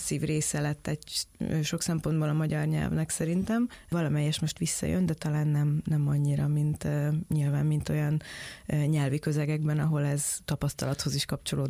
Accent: Budapest, Hungary; így budapestiként

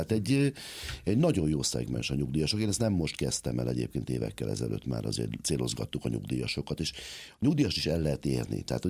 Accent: Hungary; és hát magyar vagyok, magyarnak munkát kell biztosítani.

